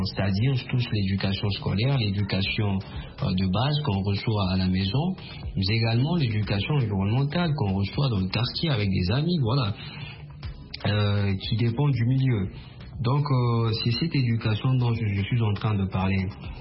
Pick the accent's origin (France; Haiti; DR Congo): DR Congo; chez nous, en République démocratique du Congo